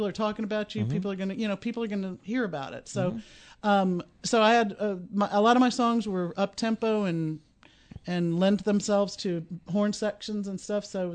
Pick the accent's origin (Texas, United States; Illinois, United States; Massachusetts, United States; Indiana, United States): Texas, United States; Houston; Well, no, I grew up in Houston, and mm-hmm. so there were some really great studios in Houston, Texas